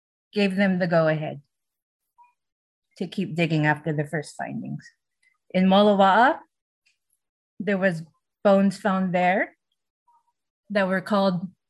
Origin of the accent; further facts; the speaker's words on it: Halele'a, Hawaii, United States; I was born and raised in Halele'a, Kauai.